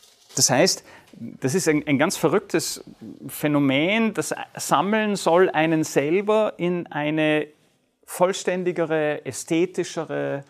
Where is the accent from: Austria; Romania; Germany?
Austria; Das Österreichische, wo ich herkomme